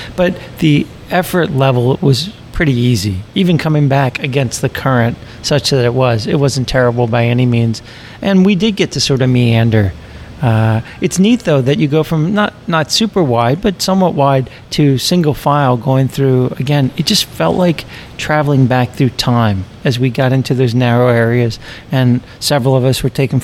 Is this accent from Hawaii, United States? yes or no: no; Louisiana, United States; and I grew up in Louisiana